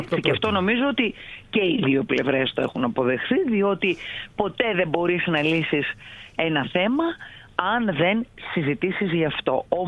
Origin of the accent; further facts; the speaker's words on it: Kileler, Thessaly, Greece; επειδή κατάγομαι από το Δήμο Κιλελέρ